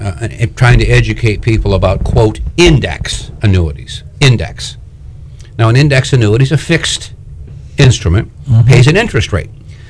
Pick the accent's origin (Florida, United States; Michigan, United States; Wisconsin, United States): Michigan, United States; I'm born and raised in Michigan, like you're in New York.